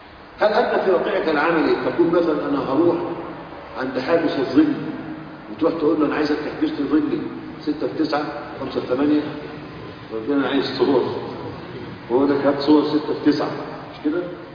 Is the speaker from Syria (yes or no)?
no; Egypt; عندنا في مصر النادي الأهلي غلب نادي الزمالك